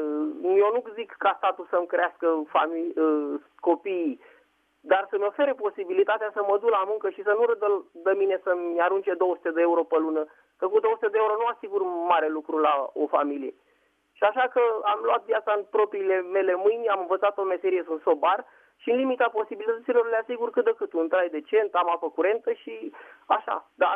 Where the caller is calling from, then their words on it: Băneasa, Giurgiu County, Romania; sunt din Comuna Băneasa, județul Giurgiu